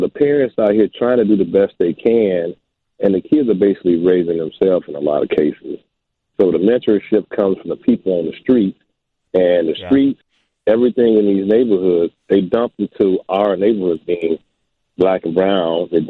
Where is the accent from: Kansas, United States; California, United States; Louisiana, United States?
California, United States; Inglewood; Inglewood.